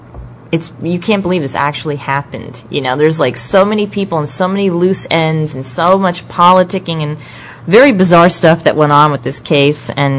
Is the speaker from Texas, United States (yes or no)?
no; Madison, New Jersey, United States; also born or lived in Chatham; that was a story I grew up hearing, you know, because I grew up in Madison and Chatham.